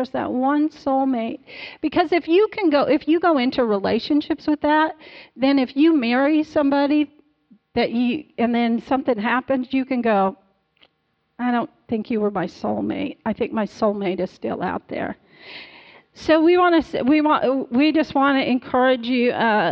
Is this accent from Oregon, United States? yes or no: no; Arkansas, United States; I know when I was growing up in Arkansas, if you weren't married by the time you were 19, you were a spinster.